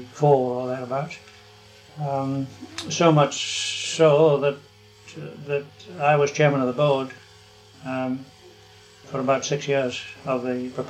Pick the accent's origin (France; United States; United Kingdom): United Kingdom; Swansea, Wales; Born and bred in Swansea, South Wales, which is where I went to university.